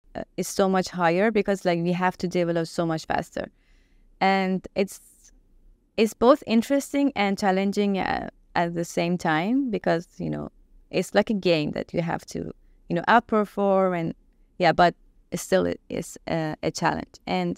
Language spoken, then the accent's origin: English; Iran; for example, I come from Iran